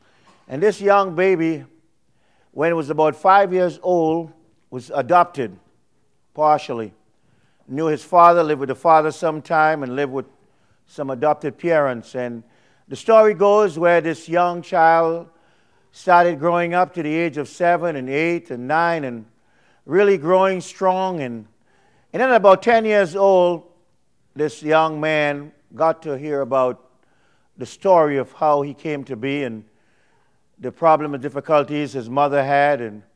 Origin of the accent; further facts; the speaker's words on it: New York City, New York, United States; As you heard … And I came from New York City.